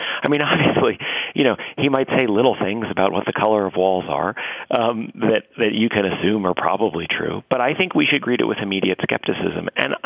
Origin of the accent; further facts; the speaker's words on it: New York City, New York, United States; I'm 44 years old. I grew up in and around New York City.